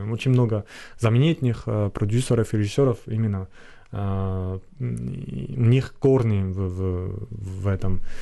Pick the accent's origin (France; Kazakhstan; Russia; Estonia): France; Russian is a second language; now in Ukraine; Ну, вы знаете, я из Франции, и когда я возвращаюсь, ну, периодически на отпуск...